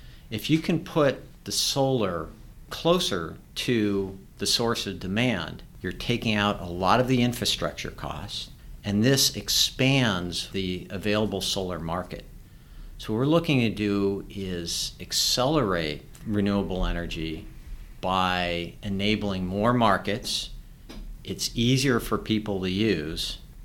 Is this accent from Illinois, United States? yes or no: no; California, United States; I don't remember this many fires growing up in California.